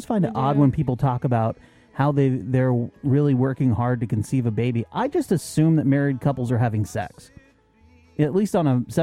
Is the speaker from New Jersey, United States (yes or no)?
no; Florida, United States; Antarctica is one of the most beautiful places I've ever been to, but I'm from Florida, so it was pretty painful.